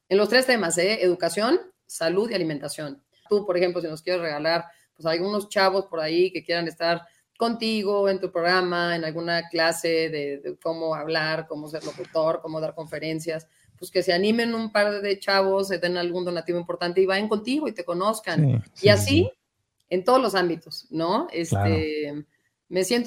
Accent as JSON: {"language": "Spanish", "country": "Mexico", "said": "qué padres somos los mexicanos que todos dicen que sí"}